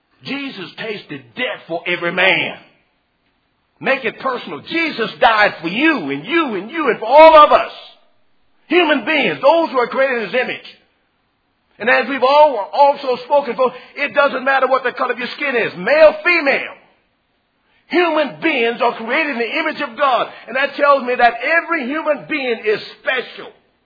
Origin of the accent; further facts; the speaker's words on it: Louisiana, United States; I know this is especially true with reference to Louisiana. I'm from Louisiana myself